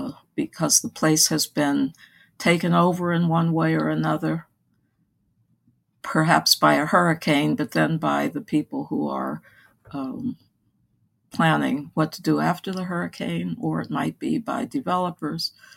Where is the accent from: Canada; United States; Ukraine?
United States; Washington, District of Columbia; But I grew up in Washington, D.C., which is the South as far as I'm concerned, or it used to be.